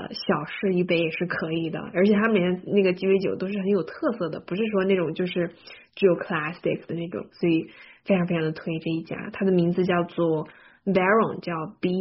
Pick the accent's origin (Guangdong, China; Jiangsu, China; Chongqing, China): Chongqing, China; 我是一个重庆人，所以说呢，我吃饭有一种无辣不欢的感觉